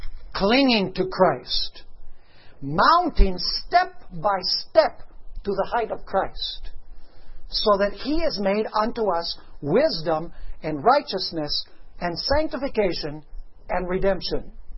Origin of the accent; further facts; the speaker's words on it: Venezuela; I had the privilege of growing up in Venezuela. From the time that I was 4 years old, my parents went as missionaries, and I studied all of my primary education in Spanish.